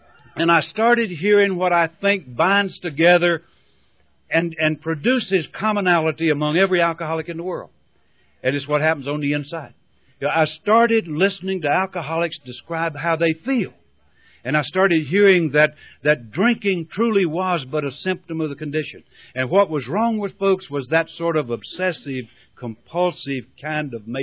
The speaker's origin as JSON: {"language": "English", "region": "the South", "country": "United States", "tie": "born there", "said": "Now, I was born down in the South. I know it don't sound like it, but I married a Canadian and she's ruined my brogue. I was born in the Bible Belt"}